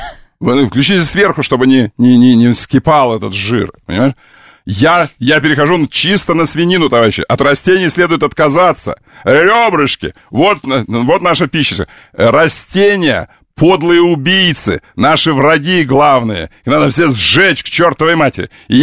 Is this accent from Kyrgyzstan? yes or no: no; Ukraine; Мне точно можно, я украинец.